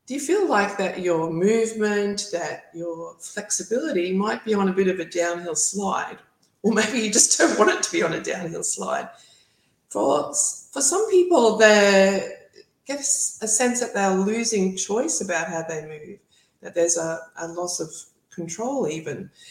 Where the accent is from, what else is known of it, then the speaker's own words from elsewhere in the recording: Queensland, Australia; And I'm from North Queensland in Australia.